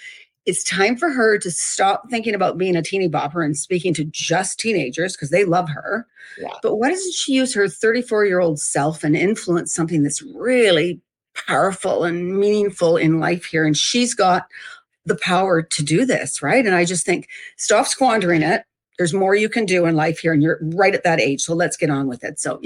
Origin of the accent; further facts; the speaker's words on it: Canada; I know you know that I'm Canadian.